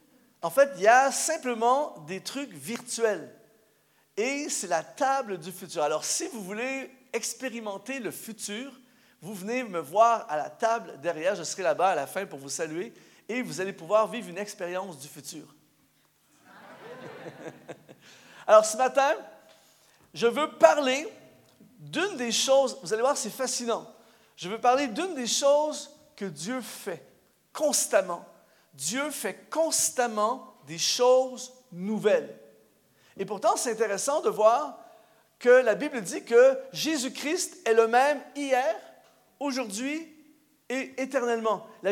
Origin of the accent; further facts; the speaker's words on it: Canada; now in Switzerland; moi j'arrive ici en Suisse, je suis Canadien, pour ceux qui ne le savaient pas, je suis Canadien